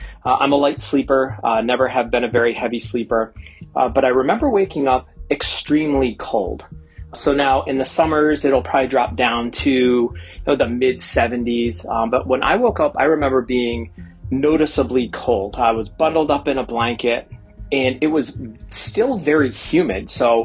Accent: New Hampshire, United States; So growing up in New Hampshire, for those of you who haven't ever been here in the summer, it gets really hot and very humid during the day.

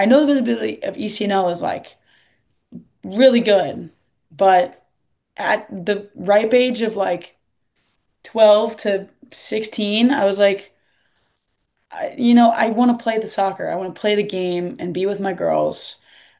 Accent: Richmond, Virginia, United States; I was from Richmond, Virginia. So kind of the big name, the big club there is Richmond Kickers.

